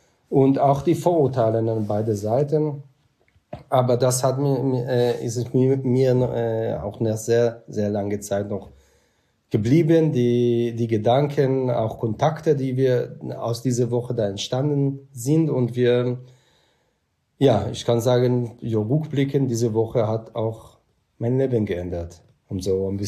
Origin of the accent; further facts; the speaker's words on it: Israel; German is a second language; bin erst so viel später dann nach Deutschland gekommen, etwa vor 20 Jahren. Und die Schule in Israel war sehr anders als in Deutschland. Also beispielsweise, wir sind immer, also ich bin im Kibbutz auch aufgewachsen